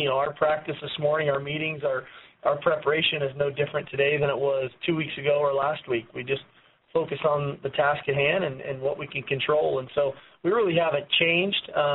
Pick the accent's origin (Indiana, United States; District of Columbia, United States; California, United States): California, United States; I'm from Southern California, and there's a long line of history and tradition here of winning football and championships and accolades and all those things